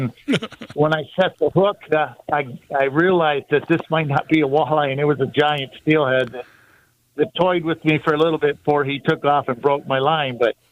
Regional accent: Saginaw, Michigan, United States; I know when I grew up in Saginaw, the river never froze because it was so polluted.

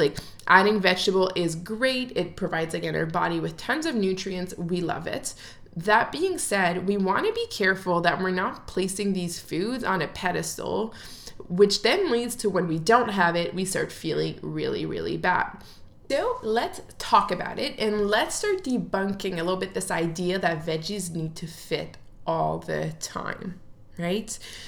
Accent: Ottawa, Ontario, Canada; And we live here, I'm from Ottawa in North America.

